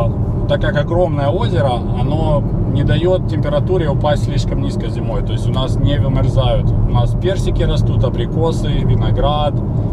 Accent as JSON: {"language": "Russian", "region": "Chernihiv Oblast", "country": "Ukraine", "tie": "born or raised there", "lives_now": "United States", "said": "я вырос в деревне в Черниговской области на севере Украины, и там уже сосна, береза."}